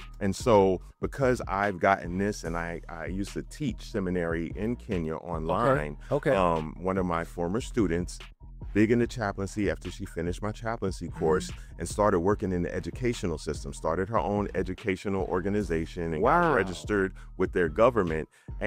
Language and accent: English; Brooklyn, New York, United States; You know, I grew up in Brooklyn.